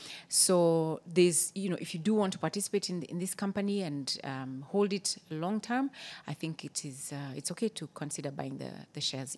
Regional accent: Kenya; It's an embarrassing thing to even say as a Kenyan.

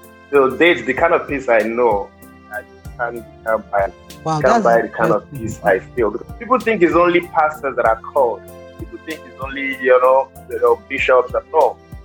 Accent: Delta, Nigeria; I'm from Delta State.

